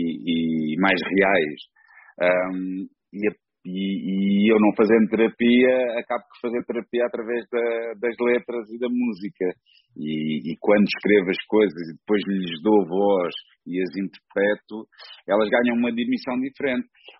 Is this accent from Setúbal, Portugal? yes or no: yes; Almada, Setúbal, Portugal; moved away as an adult; now in Lisbon, Portugal; eu sou de Almada, não é? Cresci em Almada e fiz-me homem em Almada, mas pai, há cerca de... 12 anos, mudei-me para Lisboa e comecei a fazer a minha vida em Lisboa